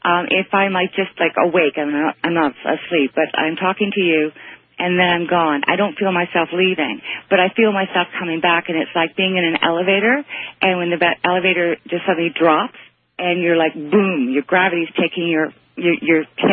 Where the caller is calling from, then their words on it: Toronto, Ontario, Canada; I'm calling from Toronto, by the way.